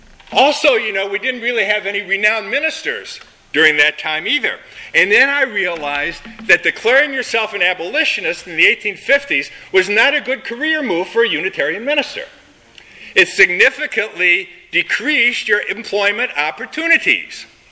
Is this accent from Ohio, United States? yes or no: yes; Ohio, United States; You know, when I grew up in Ohio, and perhaps you did too